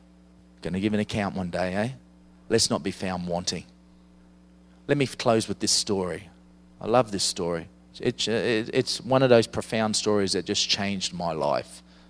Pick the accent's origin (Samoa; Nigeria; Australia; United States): Australia; Well, I get excited about this and I'm Australian.